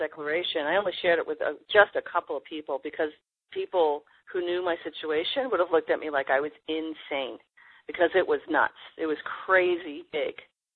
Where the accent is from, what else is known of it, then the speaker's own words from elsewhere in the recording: Canada; now in United States; I'm a Canadian, so I work on a work visa.